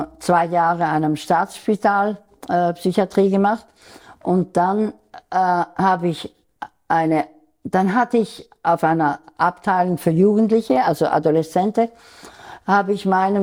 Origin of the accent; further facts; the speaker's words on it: Aargau, Switzerland; also born or lived in United States; Und dann kam ich zurück in die Schweiz, in den Kanton Aargau, meinen Heimatkanton.